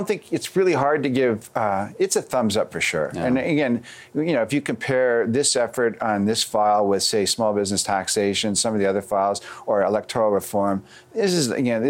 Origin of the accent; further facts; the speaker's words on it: Thunder Bay, Ontario, Canada; Like, I couldn't imagine myself growing up in Thunder Bay not having a roof over my head.